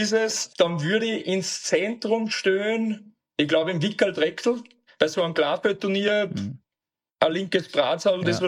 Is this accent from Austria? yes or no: yes; Upper Austria, Austria; bei uns in Oberösterreich